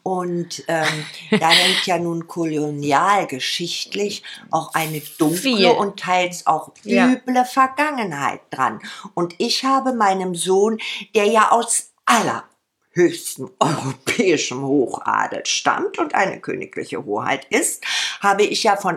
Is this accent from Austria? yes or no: no; Berlin, Germany; born there; dann wurde in unserem Haushalt ja nur sächsisch-thüringisch gesprochen. Ich bin in West-Berlin geboren, aber meine Oma, der Opa, die Mutter, es wurde nur thüringisch-sächsisch gesprochen.